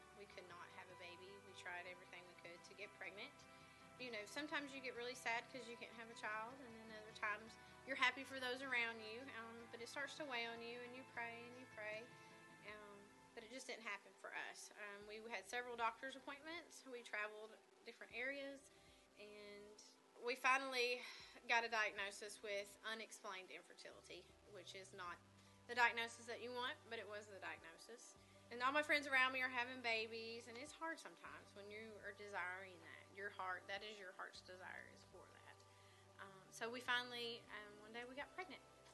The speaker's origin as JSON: {"language": "English", "town": "Cookeville", "region": "Tennessee", "country": "United States", "tie": "born there", "said": "I was born here in Cookeville, Tennessee, and as a child, my childhood wasn't the Leave It to Beaver childhood."}